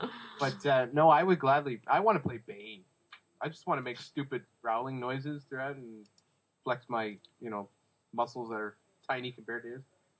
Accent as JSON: {"language": "English", "country": "Canada", "said": "I'm Canadian, goddammit."}